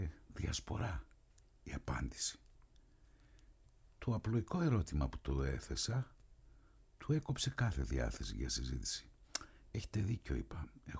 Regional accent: Thessaloniki, Central Macedonia, Greece; από την ιδιαίτερη πατρίδα μου τη Θεσσαλονίκη

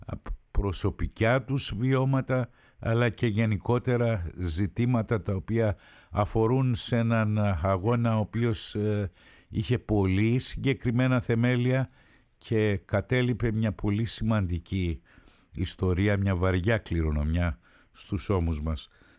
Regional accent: Thessaloniki, Central Macedonia, Greece; now in Athens, Greece; Εμείς είμαστε Έλληνες. Εγώ προσωπικά γεννήθηκα και μεγάλωσα στη Θεσσαλονίκη, άσχετα αν ζω πλέον στην Αθήνα.

